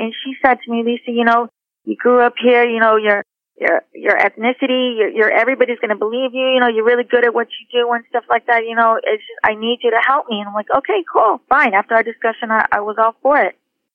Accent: Houston, Texas, United States; I'm an actor and I grew up in Houston and I, travel all over back and forth to LA nationwide

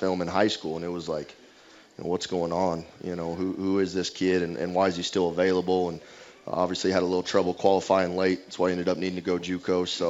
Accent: Goodland, Kansas, United States; Yep, I was born and raised in Goodland, Kansas. Went 2 years at Dodge City Community College

